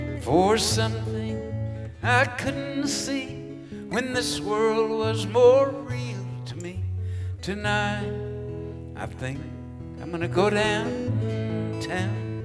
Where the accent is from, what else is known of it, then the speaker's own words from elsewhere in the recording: Lubbock, Texas, United States; also born or lived in Amarillo; I was born in Amarillo, Texas, and grew up in Lubbock, and been going downhill ever since.